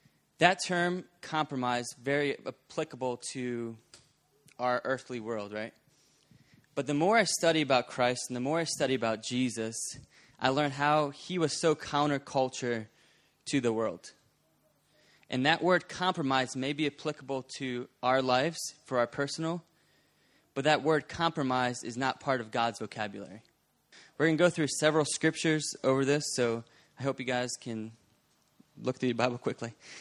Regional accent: Bowie, Maryland, United States; we're from Bowie, Maryland, which is right near Washington, D.C., between Annapolis and Washington, D.C.

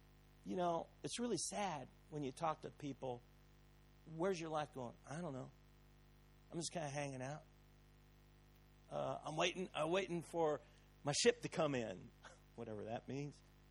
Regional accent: United States; since I'm from America originally, I can talk about Barack Obama, the president of the United States.

